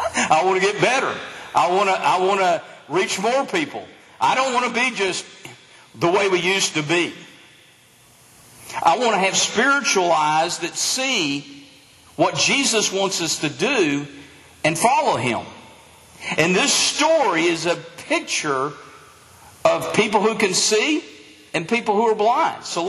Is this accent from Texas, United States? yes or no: yes; Denison, Texas, United States; In Texas, where I grew up, I grew up in Denison, but even in Denison, and when we moved to Dallas, there's an area of Dallas called Highland Park.